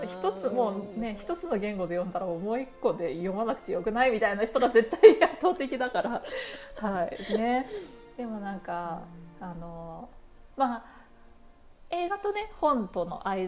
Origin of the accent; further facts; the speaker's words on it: Shizuoka, Japan; 静岡在住ということで、同郷です。私も静岡出身ではあるので、